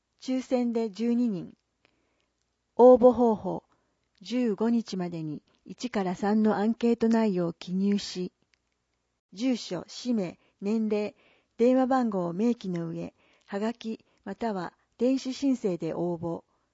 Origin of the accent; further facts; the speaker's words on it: Inakawa, Akita, Japan; 神戸のホテルや岐阜のレストランなどで、中華料理の修行をした後、平成13年に生まれ育った稲川町へ戻ってきました。